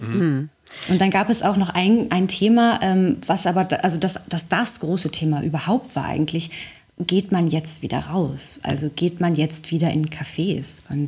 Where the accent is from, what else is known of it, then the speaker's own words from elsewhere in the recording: Berlin, Germany; Ich bin ja Berlinerin und mit Radio 1 aufgewachsen.